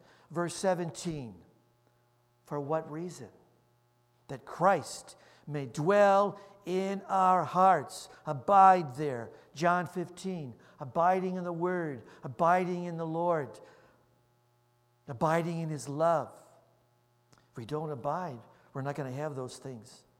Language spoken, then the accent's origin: English; Chicago, Illinois, United States; because I had a very tough Italian father, growing up in Chicago.